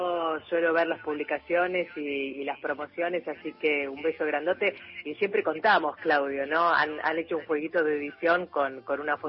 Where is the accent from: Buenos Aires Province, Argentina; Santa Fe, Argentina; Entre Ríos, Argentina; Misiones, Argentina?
Buenos Aires Province, Argentina; San Fernando; soy de San Fernando, Buenos Aires